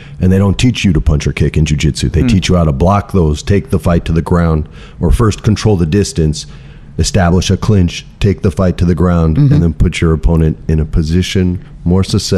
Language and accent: English; Los Angeles, California, United States; born there; since I was born in Cedars-Sinai up the road, 1976.